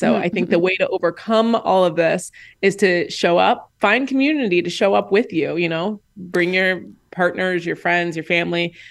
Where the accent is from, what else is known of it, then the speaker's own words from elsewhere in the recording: Indianapolis, Indiana, United States; I'm from Indianapolis, Indiana, and in the last presidential election cycle, I was out there standing.